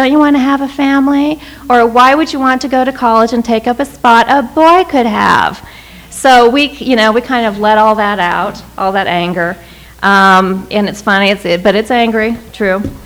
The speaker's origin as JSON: {"language": "English", "region": "Utah", "country": "United States", "tie": "born or raised there", "said": "So anyway, I grew up in Utah. I grew up in, which ward was it? Chris's mom knows my ward. Monument Park. I grew up with the Kings and Queens of Zion."}